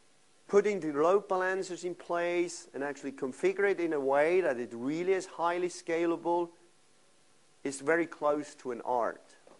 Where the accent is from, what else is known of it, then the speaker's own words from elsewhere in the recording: Switzerland; English is a second language; But I'm coming from Switzerland, and just imagine when we have two weeks of nice weather in a row, then this is an exception of a century.